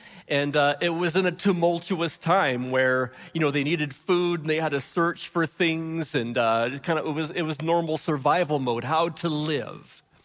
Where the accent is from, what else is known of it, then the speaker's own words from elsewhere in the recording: California, United States; And I grew up in the Bay Area.